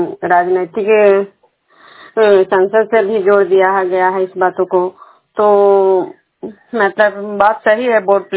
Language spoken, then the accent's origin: Hindi; Bihar, India